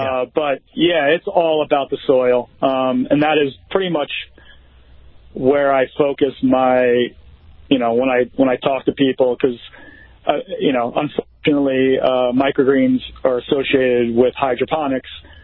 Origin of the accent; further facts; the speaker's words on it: Queens, New York, United States; Well, I grew up in Queens